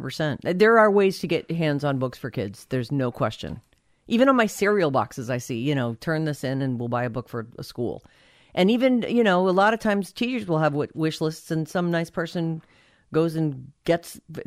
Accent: Massachusetts, United States; I grew up in Massachusetts I turned out to be a pretty liberal person.

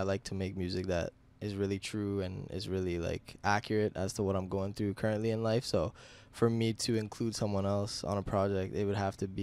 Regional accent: Timmins, Ontario, Canada; now in Toronto, Canada; But growing up in Timmins, there wasn't much of a music scene, and there's really no like venues that put on concerts or shows.

